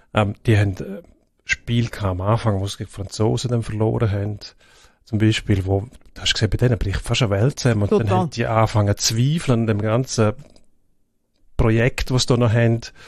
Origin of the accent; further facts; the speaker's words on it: Switzerland; als Schweizer bist du immer noch der Aussenseiter gewesen